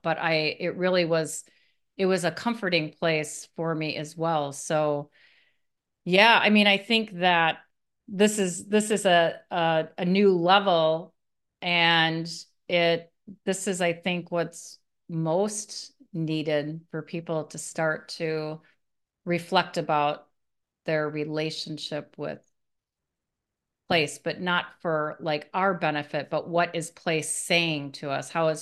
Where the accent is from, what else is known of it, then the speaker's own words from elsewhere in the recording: Milwaukee, Wisconsin, United States; I grew up near Lake Michigan, but even in Milwaukee, which is like right there, the lake is right there.